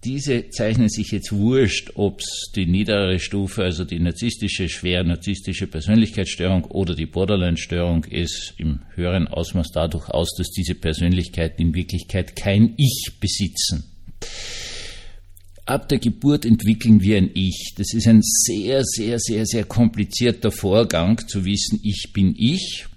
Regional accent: Austria; wir hatten schon wieder einen Frauenmord und können als Österreicher wenigstens auf eine stolz sein.

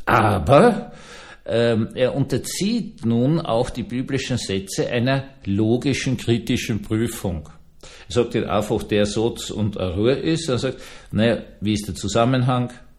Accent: Vienna, Austria; Als Wiener ist man immer ganz stolz drauf

